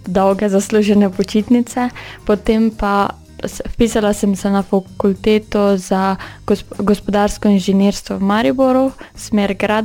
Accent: Lepovče, Southeast Slovenia, Slovenia; doma pa sem iz Lepovec.

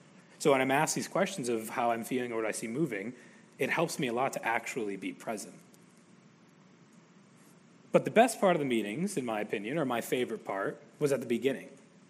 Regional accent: Syracuse, New York, United States; I'm from Syracuse, New York. I call it upstate.

